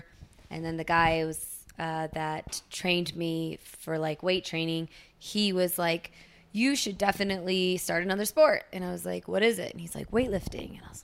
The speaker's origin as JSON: {"language": "English", "region": "Ohio", "country": "United States", "tie": "born or raised there", "said": "Yeah, I grew up in Ohio on a farm."}